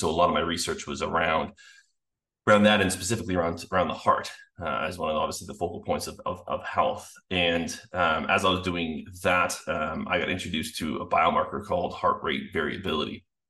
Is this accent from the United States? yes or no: no; Canada; I'm from Canada.